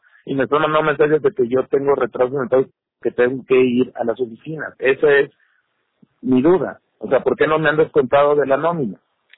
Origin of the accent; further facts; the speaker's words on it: Poza Rica, Veracruz, Mexico; yo soy de Poza Rica